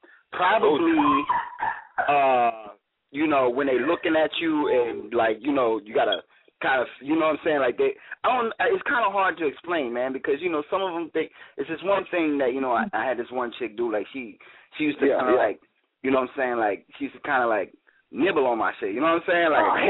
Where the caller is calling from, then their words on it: Brooklyn, New York, United States; Yeah, man … man, calling from Brooklyn. Brooklyn, USA.